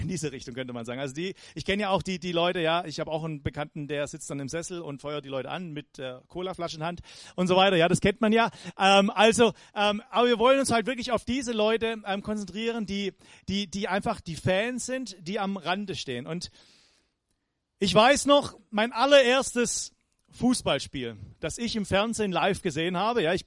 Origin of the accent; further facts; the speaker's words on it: Weinstadt, Baden-Württemberg, Germany; Ja, und ich komme aus Weinstadt. Das ist 15 Kilometer östlich von hier. Ja, das ist mein Herkunft.